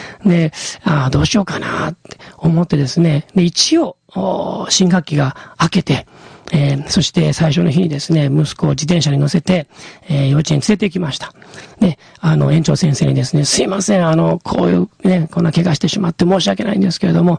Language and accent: Japanese; Kanto, Japan; now in Kishiwada, Japan; 私も関東出身なんですけれども、岸和田で、そして、結婚をしました。